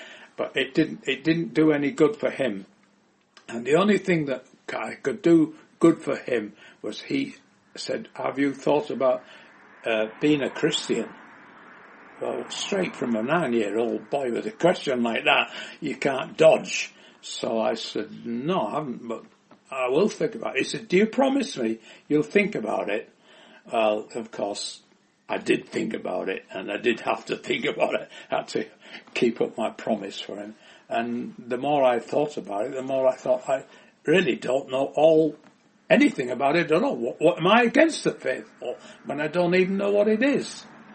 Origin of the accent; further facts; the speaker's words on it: York, Yorkshire and the Humber, United Kingdom; I was born in 1927 in New York. The capital of the north, and I grew up there.